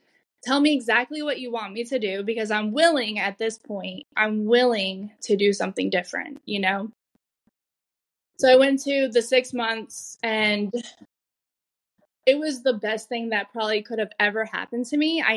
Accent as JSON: {"language": "English", "town": "Wilmington", "region": "North Carolina", "country": "United States", "lives_now": "New Jersey, United States", "said": "so I'm from North Carolina, Wilmington, North Carolina. And I drove up here where I live now in New Jersey"}